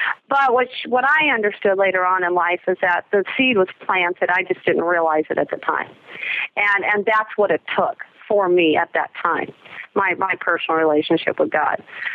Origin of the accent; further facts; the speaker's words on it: North Highlands, California, United States; Well, I'm originally from North Highlands, California. I went to a very rough high school, Highlands High School. I dropped out at the age of 16.